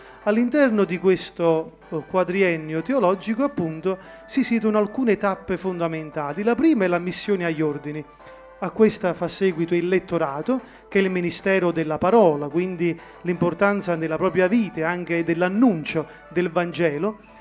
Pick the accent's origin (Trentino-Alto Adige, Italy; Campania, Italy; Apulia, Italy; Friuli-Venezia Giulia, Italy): Campania, Italy; Campagna; sono originario di Campagna, ma da qualche anno abito e faccio anche servizio pastorale nella parrocchia di Oliveto Citra.